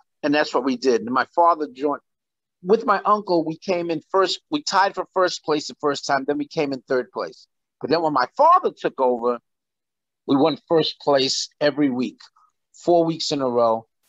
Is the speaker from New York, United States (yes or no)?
yes; Brooklyn, New York, United States; also born or lived in St. Thomas, Virgin Islands; because we were raised in Brooklyn. I was born at St. Thomas, Virgin Islands, but we were still raised in Brooklyn.